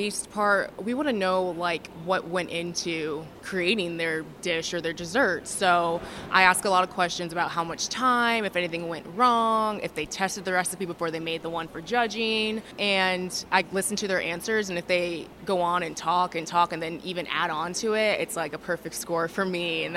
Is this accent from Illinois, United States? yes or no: yes; Illinois, United States; So I am from Champaign County originally, but I work at Illinois Extension as a program coordinator in nutrition and wellness